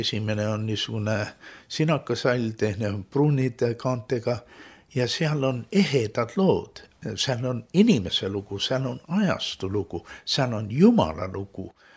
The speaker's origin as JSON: {"language": "Estonian", "town": "Tõrva", "region": "Valga County", "country": "Estonia", "tie": "born there", "said": "Ma olen sündinud Tõrvas."}